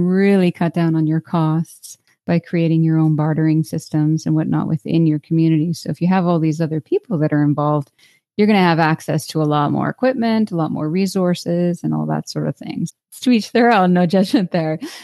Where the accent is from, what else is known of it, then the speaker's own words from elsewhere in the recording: Calgary, Alberta, Canada; I'm from Calgary, Alberta, and that's where I'm based out of.